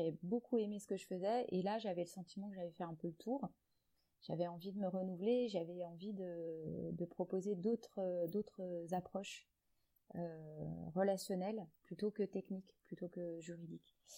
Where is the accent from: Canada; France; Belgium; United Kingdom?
France; central France; now in Dijon, France; Je suis originaire moi du centre de la France et j'ai atterri dans la région de l'Est, au secteur de Dijon, pour mes études.